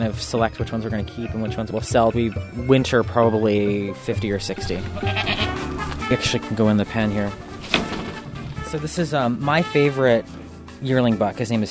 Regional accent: Fresno, California, United States; when I say I'm from Fresno, or from the Fresno area, and I raise Angora goats, they go, hey, that's like the ag capital of California

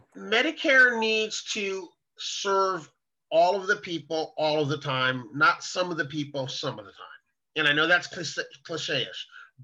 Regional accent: California, United States; moved away as an adult; I'm 54 years old and I'm a transplant from California, Southern California.

